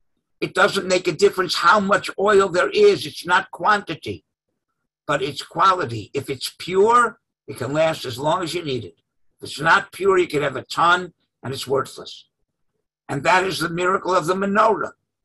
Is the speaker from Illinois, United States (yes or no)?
no; Miami, Florida, United States; So I grew up in Miami. I never saw a Gadol b'Yisrael. They didn't exist in Miami.